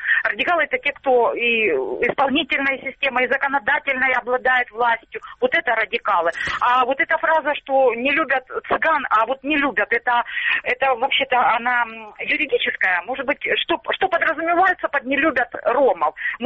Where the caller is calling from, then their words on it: Starobilsk, Luhansk Oblast, Ukraine; Старобельск.